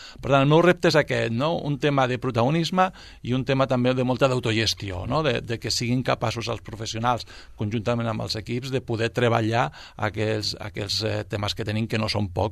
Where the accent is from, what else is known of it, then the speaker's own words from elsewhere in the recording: Sabadell, Catalonia, Spain; jo soc del barri de Can Déu, els meus pares encara viuen allà